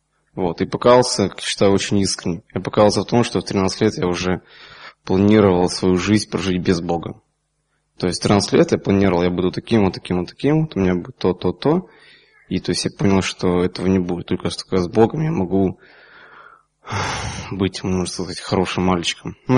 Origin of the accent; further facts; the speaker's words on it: Kharkiv, Kharkiv Oblast, Ukraine; Я сам из Харькова.